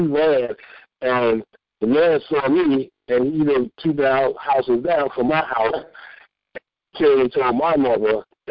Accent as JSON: {"language": "English", "town": "New York City", "region": "New York", "country": "United States", "tie": "born or raised there", "said": "because I grew up in the South Bronx, you know, bandit building, all that stuff"}